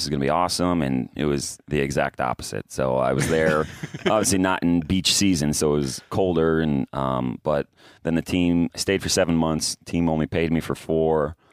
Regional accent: Chicago, Illinois, United States; I'm from Chicago, so obviously I didn't fly home or didn't go home for the weekend.

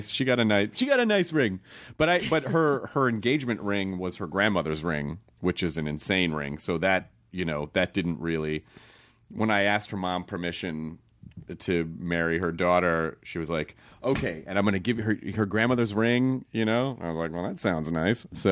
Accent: Memphis, Tennessee, United States; Tennessee.

